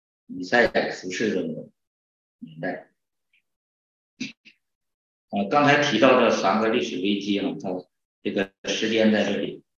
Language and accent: Chinese; Northeast China, China; 其实我们东北人应该知道这个蹲